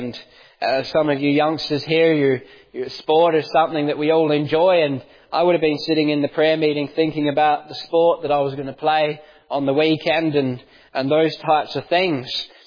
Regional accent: Australia; I come from Australia. I grew up there

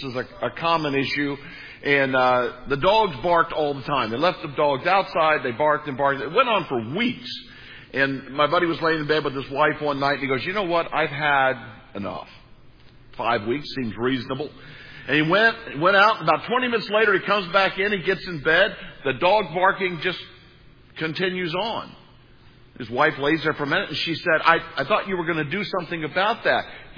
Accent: Missouri, United States; I'm from East Central Missouri, and some of you probably grew up

